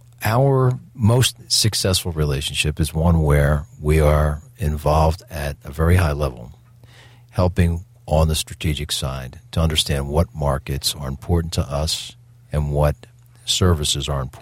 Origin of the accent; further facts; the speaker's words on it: Philadelphia, Pennsylvania, United States; My mom had five kids under the age of five, three in diapers uh-huh. while we were growing up in Southwest Philadelphia.